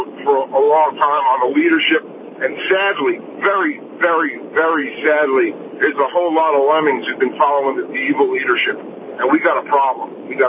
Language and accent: English; East Coast, United States; now in North Dakota, United States; when I first moved to North Dakota a couple of years ago, I told you I came from the East Coast.